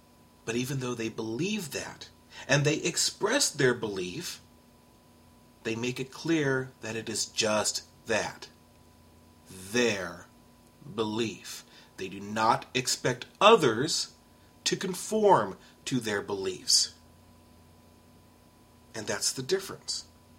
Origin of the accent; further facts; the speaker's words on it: San Antonio, Texas, United States; what's happening in my hometown of San Antonio, Texas.